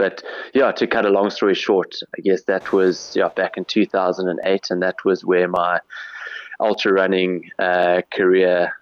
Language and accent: English; Cape Town, Western Cape, South Africa; I guess growing up in Cape Town